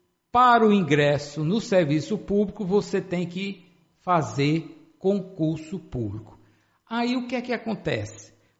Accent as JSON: {"language": "Portuguese", "town": "Condado", "region": "Paraíba", "country": "Brazil", "said": "como foi recentemente o caso lá da minha cidade, Condado"}